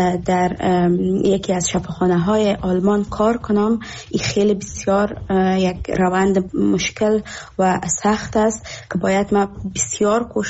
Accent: Afghanistan; moved away as an adult; now in Germany

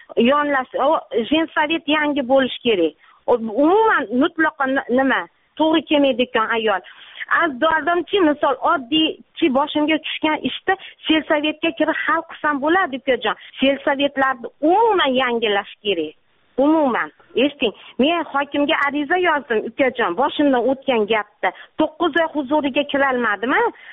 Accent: Fergana Valley, Uzbekistan; Vodiydanman. O'zim o'qituvchiman.

